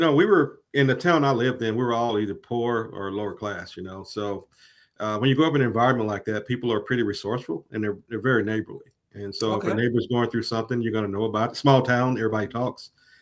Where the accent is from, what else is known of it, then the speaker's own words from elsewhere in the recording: Mississippi, United States; church, at least at the time, was probably the biggest Christian denomination in the South. So, yeah, I was born and bred in the Baptist church.